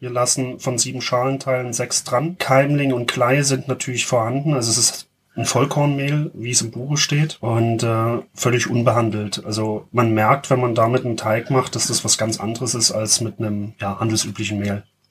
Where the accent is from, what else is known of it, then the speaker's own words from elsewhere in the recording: Weinböhla, Saxony, Germany; Und dann will ich es als erstes in meiner Heimatstadt machen. Und so habe ich es gemacht. Auch etwas bockig, etwas stur. Ich habe in der Corona-Hauptsaison angefangen, hier in Weinböhla zu produzieren.